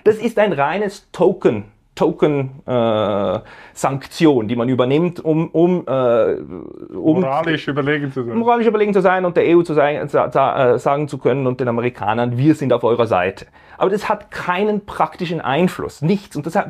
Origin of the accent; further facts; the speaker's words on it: Switzerland; ich bin dafür, dass wir als Schweizer versuchen, weiterhin unsere Sicherheit darüber zu sichern, dass wir nicht bedrohlich sind